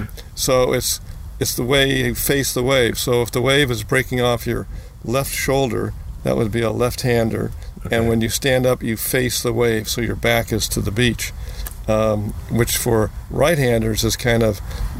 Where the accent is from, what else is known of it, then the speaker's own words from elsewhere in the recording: California, United States; Southern California, beaches of Southern California. Was a junior lifeguard in Santa Monica